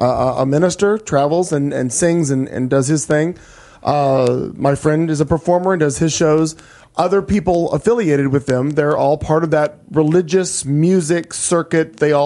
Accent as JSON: {"language": "English", "region": "Midwest", "country": "United States", "said": "I come from the Midwest, and I used to run around with a group of people."}